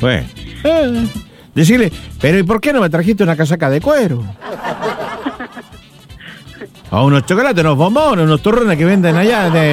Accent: Chile; uno como chileno, ¿qué es lo que hacía?

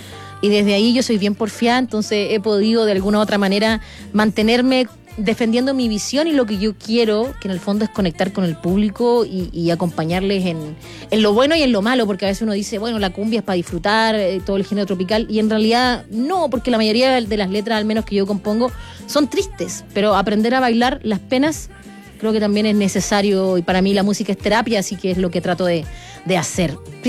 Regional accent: Coquimbo, Chile; quería tratar de conectar con mis raíces. Yo soy de Coquimbo

